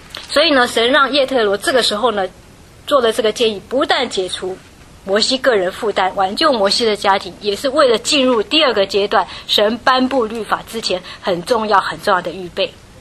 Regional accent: Taiwan; now in United States; 我自己本身是从台湾来的，我有佛教的背景，拜很多不同的神。我到了美国以后

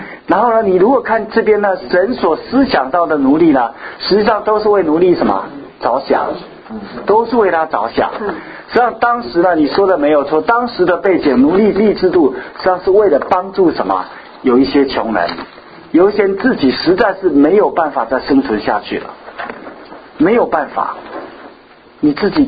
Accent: China; 以前我们小时候在大陆看电影

